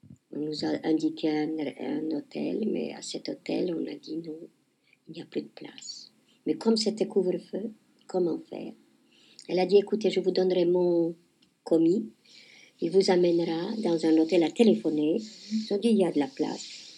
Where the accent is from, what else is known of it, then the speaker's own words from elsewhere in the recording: Poland; Ils savaient qu'on est mari et femme, et qu'on est polonais d'origine.